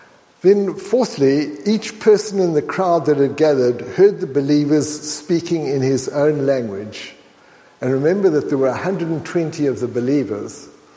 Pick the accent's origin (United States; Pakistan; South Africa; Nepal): South Africa; Port Elizabeth, Eastern Cape; because I was born and brought up in Port Elizabeth in South Africa, and that's known as the Windy City.